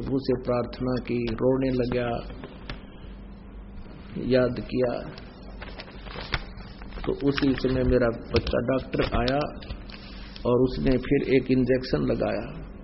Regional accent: Dimar Kheda, Madhya Pradesh, India; गांव डीमर खेड़ा जिला कटनी मध्य प्रदेश का निवासी हूं।

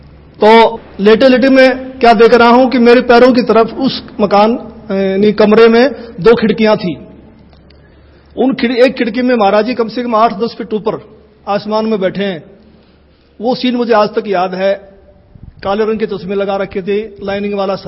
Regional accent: Dhanana, Haryana, India; गांव धनाना, जिला सोनीपत, हरियाणा का रहने वाला हूं

